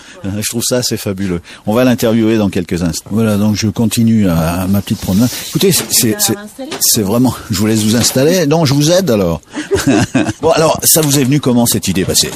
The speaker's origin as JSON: {"language": "French", "country": "Switzerland", "said": "comme on dit chez nous en Suisse"}